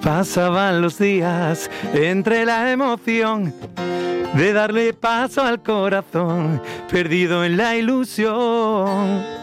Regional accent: Rubí, Catalonia, Spain; now in Roses, Spain; soy de los vuestros, más, mejor dicho que nunca, porque yo soy de Rubí.

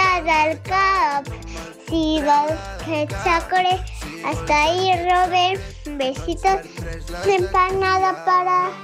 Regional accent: Manresa, Catalonia, Spain; tengo 6 años, soy de Manresa.

